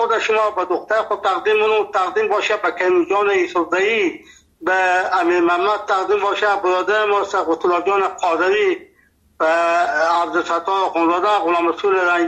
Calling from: Nimruz, Afghanistan; دخترم ما 50 سال در ولایت نیمروز است. اینجا لهجه ما لهجه فارسی است، اینجا لفظی ما لهجه بلوچی است، اینجا پشتو گپ میزنه.

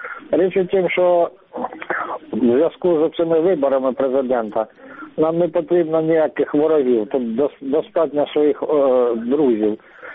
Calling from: Luhansk Oblast, Ukraine; Добрый вечер … из Луганщины.

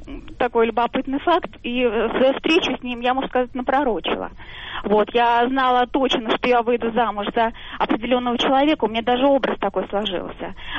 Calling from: Moscow, Russia; Я звоню из Москвы.

